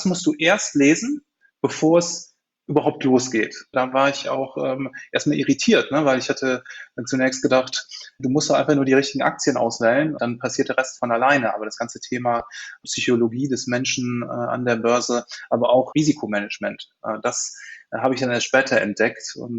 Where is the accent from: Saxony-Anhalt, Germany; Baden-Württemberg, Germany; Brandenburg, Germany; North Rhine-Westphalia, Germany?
North Rhine-Westphalia, Germany; Cologne; Ich bin Kölner, Kölsche Jung